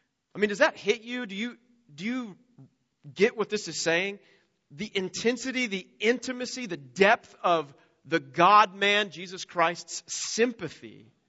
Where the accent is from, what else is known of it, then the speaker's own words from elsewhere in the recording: United States; born there; I was born in America.